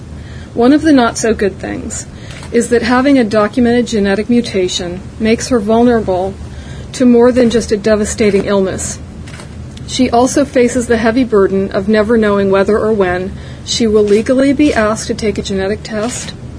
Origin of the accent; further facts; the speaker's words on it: Oakton, Virginia, United States; I'm from Oakton, Virginia. I drove here. Outside of Vienna, last stop on the Orange Line.